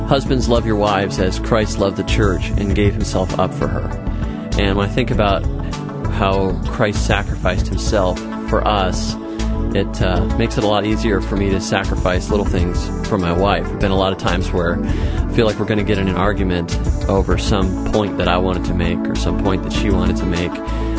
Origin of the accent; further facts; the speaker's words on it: Fort Lauderdale, Florida, United States; from Fort Lauderdale, Florida.